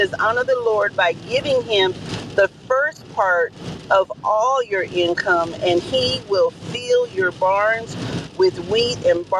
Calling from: Dallas, Texas, United States; We are in Dallas, Texas, with a lot of rain on this Saturday morning

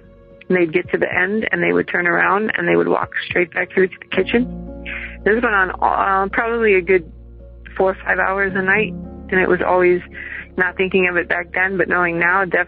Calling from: Madison, Wisconsin, United States; I'm calling from Madison, Wisconsin.

